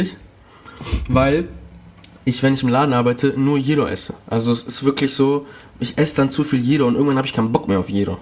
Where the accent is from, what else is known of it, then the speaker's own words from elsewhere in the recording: Greece; Ja, ich bin wirklich krass. Also das sagt mir auch jeder. Wie kann man als Grieche keine Zwiebeln und keine Oliven essen?